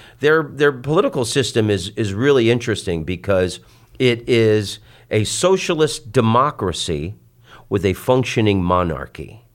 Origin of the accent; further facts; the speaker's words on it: Florida, United States; also born or lived in San Francisco; because I grew up in Florida, my family are all conservative, hardcore Christian Republicans, and like, you know, a lot of Florida people where I grew up